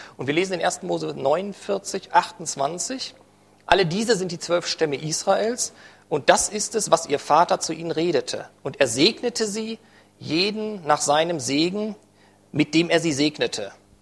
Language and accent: German; Hagen, North Rhine-Westphalia, Germany; In Hagen, wo ich herkomme